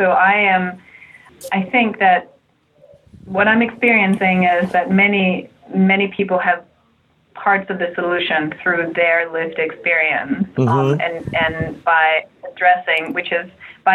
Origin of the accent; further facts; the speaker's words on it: Copenhagen, Capital Region of Denmark, Denmark; I'm from Copenhagen, Denmark, and that's where I trained as a designer at the School of Media and Journalism.